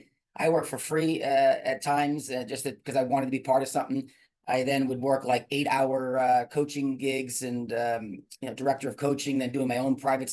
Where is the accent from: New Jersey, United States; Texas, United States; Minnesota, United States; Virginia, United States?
New Jersey, United States; Clinton; Like, I'm from a little small town called Clinton, New Jersey. It's in the sticks of Jersey, which people don't believe exists.